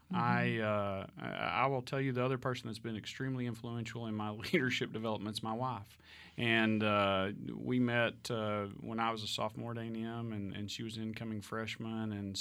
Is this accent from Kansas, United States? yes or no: no; Stratford, Texas, United States; Well, I grew up in the panhandle of Texas in Stratford. It's a little town about 80 miles north of Amarillo. It is still in Texas, about 13 miles from the Oklahoma line.